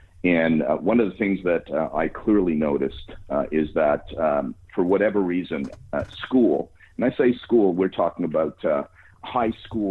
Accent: Montreal, Quebec, Canada; I'm from Montreal and live here.

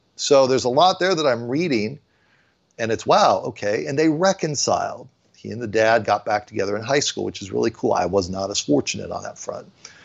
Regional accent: San Diego, California, United States; I'm from San Diego. I don't have anything with the Padres. Yeah, I grew up going to games.

